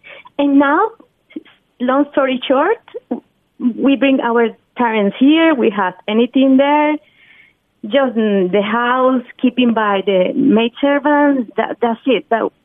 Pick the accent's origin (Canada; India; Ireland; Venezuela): Venezuela; English is a second language; moved away as an adult; now in United States; I'm from Venezuela.